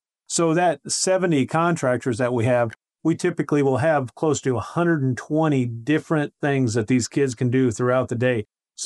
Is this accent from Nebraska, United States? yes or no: yes; Nebraska, United States; now in Arkansas, United States; You know, I come from Nebraska, and I moved down here in 96.